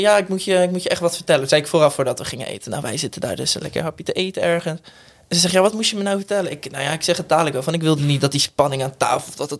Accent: Spijkenisse, South Holland, Netherlands; die ken ik gewoon van Spijkenissen, waar ik vandaan kwam.

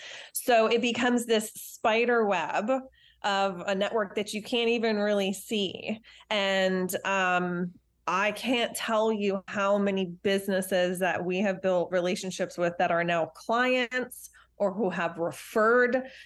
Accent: New York, United States; I'm originally from New York and her family is from Long Island.

